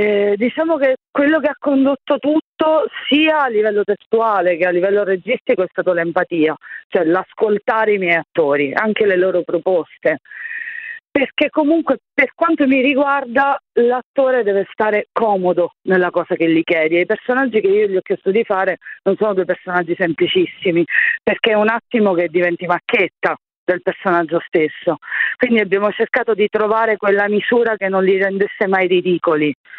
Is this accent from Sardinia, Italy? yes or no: no; Palermo, Sicily, Italy; ovviamente io sono palermitana